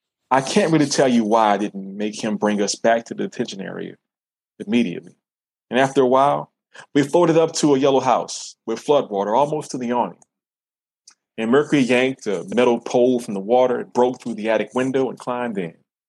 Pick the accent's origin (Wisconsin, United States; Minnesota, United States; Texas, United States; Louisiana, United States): Louisiana, United States; New Orleans; being from New Orleans and comparing my hometown to places like Atlanta or New York or San Francisco, we have many advantages as a city. I love my hometown so much